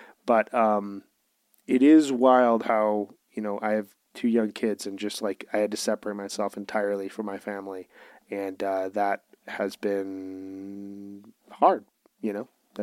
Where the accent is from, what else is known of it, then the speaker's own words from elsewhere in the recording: Chicago, Illinois, United States; this was a great weekend for dunking on Wisconsin sports, which as a Chicagoan, that is something I celebrate endlessly.